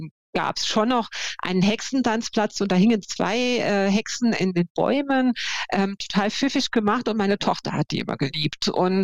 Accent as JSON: {"language": "German", "region": "Saarland", "country": "Germany", "said": "wie wahnsinnig schön grün ist es bei uns im Saarland."}